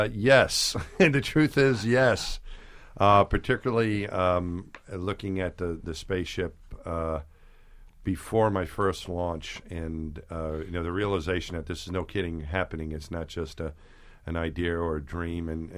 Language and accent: English; Long Island, New York, United States; But as growing up in Long Island, it never seemed like a real option to become an astronaut.